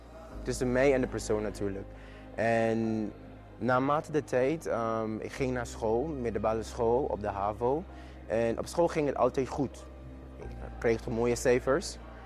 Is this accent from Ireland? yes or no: no; Sint Maarten; now in Netherlands; Ik ben heel jong, ik ben 24 jaar oud en eigenlijk ik kwam hier naar Nederland om te studeren, om mijn studies door te zetten, want ik ben geboren en getogen op Sint Maarten.